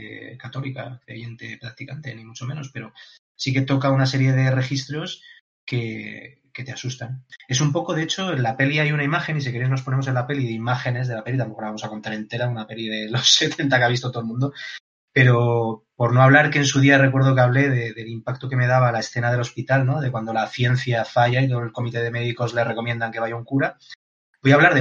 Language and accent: Spanish; Andalusia, Spain; Yo es verdad que a misa he ido una vez en mi vida. Pero sé lo que es, y sé lo que es que mi abuela vaya, y en mi pueblo de Jaén cerrado, el luto, todo lo que es esa oscuridad de la fe.